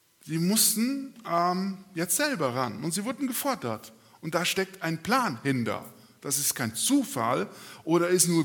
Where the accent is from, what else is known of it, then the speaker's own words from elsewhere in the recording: North Rhine-Westphalia, Germany; wo ich herkomme, aus Darben